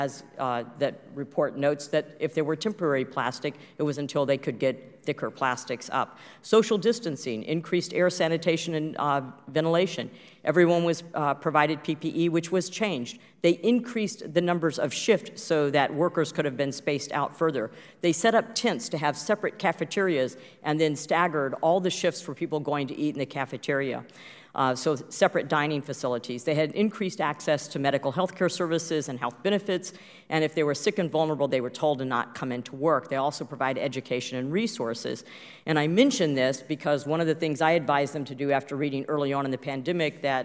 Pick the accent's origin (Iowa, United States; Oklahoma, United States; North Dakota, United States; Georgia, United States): Iowa, United States; Ottumwa; I personally was in contact and toured with individuals from the JBS plant in my hometown of Ottumwa to discuss mitigation strategies.